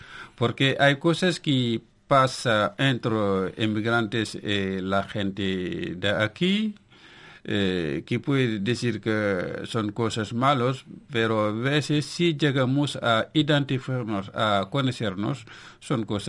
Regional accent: Senegal; Spanish is a second language; now in Spain; Ahora la actualidad la conozco mejor aquí que en mi país. Y ves, somos inmigrantes. Casi 12 meses sobre 12 estamos aquí en Galicia.

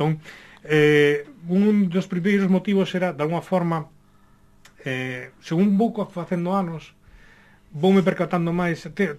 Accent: Galicia, Spain; Sinto que incluso como galego, como da miña época, da miña xeración

